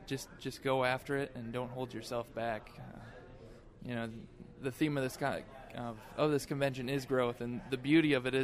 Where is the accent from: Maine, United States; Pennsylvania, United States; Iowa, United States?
Iowa, United States; Nashua; I'm from Nashua, Iowa, which is rural northeast Iowa.